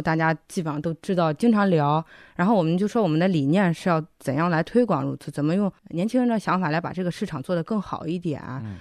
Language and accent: Chinese; Ruzhou, Henan, China; 我来自河南省汝州市，是官窑之首汝瓷的原产地。